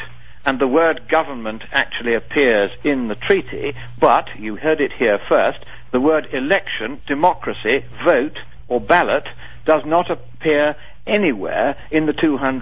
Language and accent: English; Texas, United States; accent: Texan; and of course my Texan accent is famous.